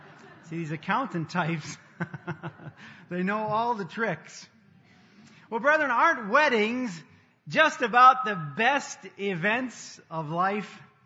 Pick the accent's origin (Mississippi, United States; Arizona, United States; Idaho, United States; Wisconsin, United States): Wisconsin, United States; I grew up in Wisconsin, so red maple leaves are something that is always a harbinger of the feast